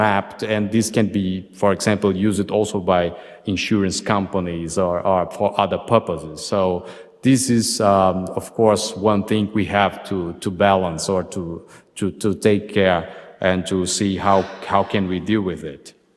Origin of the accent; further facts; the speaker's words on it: Brazil; And as I am from Brazil as well